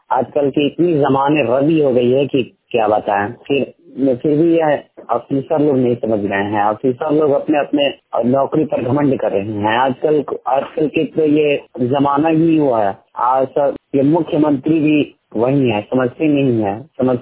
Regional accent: Bihar, India; मैं ग्राम रकबा प्रखंड फिलोरिया पोस्टगढ़ डिस्ट्रिक्ट गोपालगंज बिहार का निवासी हूँ।

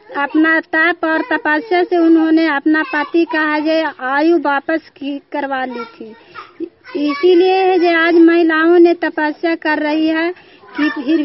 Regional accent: Bihar, India; नालंदा जिला का रहने वाली हूँ।

